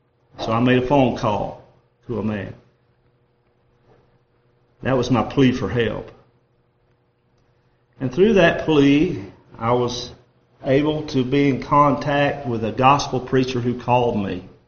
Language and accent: English; North Carolina, United States; I mean, I was raised in Avery County. I know about these hollers and hills.